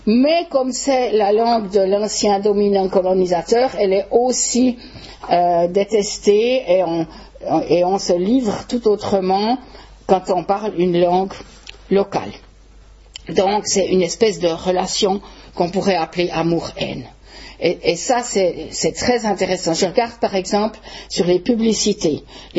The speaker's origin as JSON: {"language": "French", "country": "Switzerland", "accent": "Swiss", "first_language": "French", "said": "c'est ma langue maternelle. Vous pouvez certainement l'entendre, bien que j'aie un accent suisse, évidemment."}